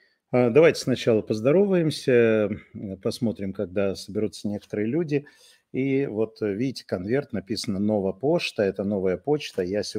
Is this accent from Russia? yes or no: yes; Russia; moved away; Я же уехал из России